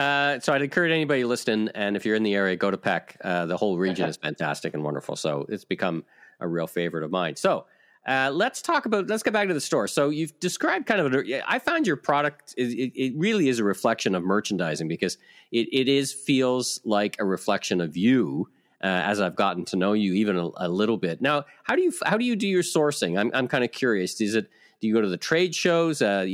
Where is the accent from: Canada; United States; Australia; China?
Canada; Ottawa, Ontario; You know, I grew up in Ottawa.